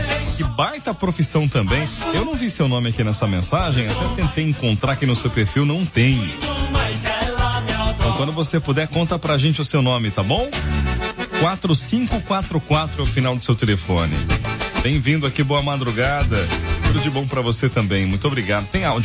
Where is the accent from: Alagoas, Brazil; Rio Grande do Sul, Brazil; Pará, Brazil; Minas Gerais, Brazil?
Minas Gerais, Brazil; Minha mãe, somos mineiros.